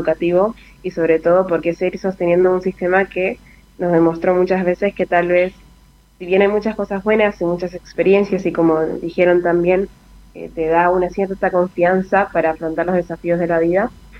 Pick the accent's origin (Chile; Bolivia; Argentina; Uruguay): Argentina; Posadas, Misiones; moved away as an adult; now in Buenos Aires, Argentina; soy de Misiones. Soy de Posadas en realidad